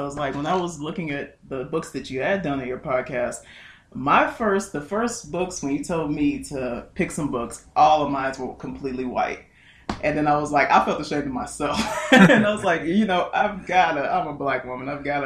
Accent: Chicago, Illinois, United States; I grew up on the South Side, basically where the Youngers live, and on the South Side of Chicago.

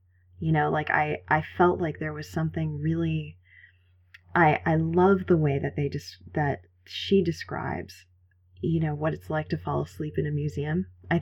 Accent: Boston, Massachusetts, United States; And I grew up in Boston, and my mom's an artist, and she used to take me.

